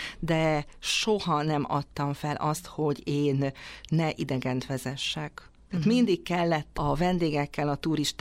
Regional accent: Szentendre, Pest, Hungary; én Szentendrén nőttem fel, 32 éves koromig ott is laktam

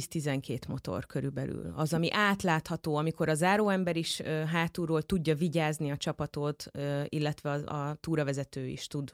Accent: Hungary; látják, hogy magyarok vagyunk

